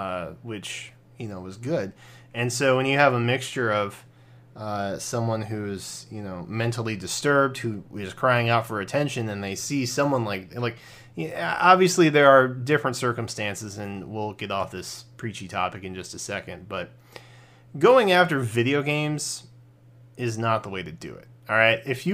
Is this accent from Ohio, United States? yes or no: yes; Ohio, United States; I'm from Ohio, all right? I get it. We're Rust Belt buddies.